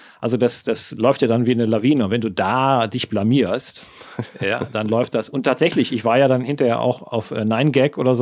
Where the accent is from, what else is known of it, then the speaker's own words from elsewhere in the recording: Rhineland, Germany; Ja, ich komme aus dem Rheinland, da macht man schon auch eine flockige Bemerkung.